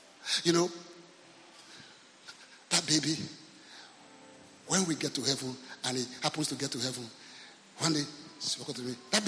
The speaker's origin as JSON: {"language": "English", "country": "Nigeria", "said": "I'm a Nigerian."}